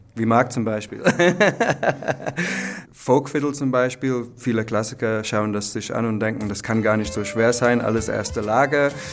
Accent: North East England, United Kingdom; German is a second language; gab es dann einen neuen Kurs in Newcastle, in der Gegend, wo ich herkomme, Nordostengland

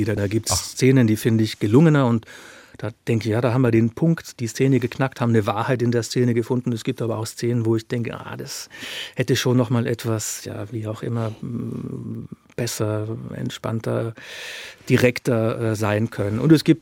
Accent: Germany; Aus Österreich als vielleicht noch mal mehr und auch als Westdeutscher.

